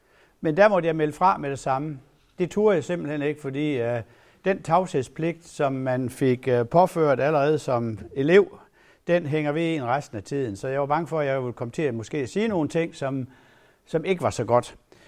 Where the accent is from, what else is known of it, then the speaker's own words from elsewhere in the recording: Kjellerup, Central Denmark Region, Denmark; born there; I 1947, der blev jeg født på Kællerup sygehus.